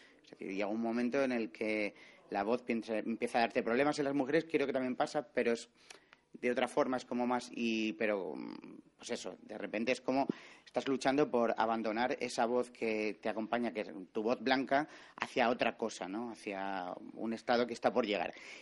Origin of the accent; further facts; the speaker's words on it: Cartagena, Region of Murcia, Spain; now in Barcelona, Spain; Yo soy de Cartagena, pero vivo en Barcelona